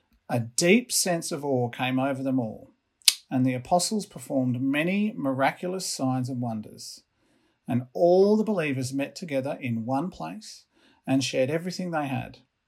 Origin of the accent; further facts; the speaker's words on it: Blue Mountains, New South Wales, Australia; I grew up in the Blue Mountains, so it's not the country or the city.